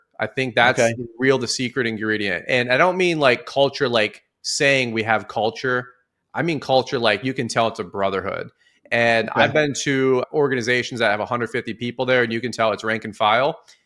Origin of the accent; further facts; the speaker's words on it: Detroit, Michigan, United States; I'm from Detroit, brother. Ask me how I know.